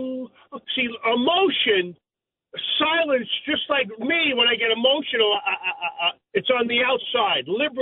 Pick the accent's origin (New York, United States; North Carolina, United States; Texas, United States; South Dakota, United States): New York, United States; Brooklyn; I grew up, I'm 57 years old. I grew up in Brooklyn, so I know all about race, okay?